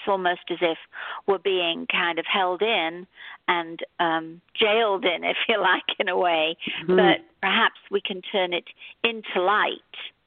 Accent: England, United Kingdom; also born or lived in Toronto, Canada; I'm from England originally.

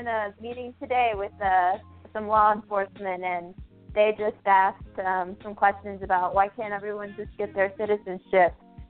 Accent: North Carolina, United States; No, not really. I'm from Western North Carolina, and they frown upon activism sometimes there.

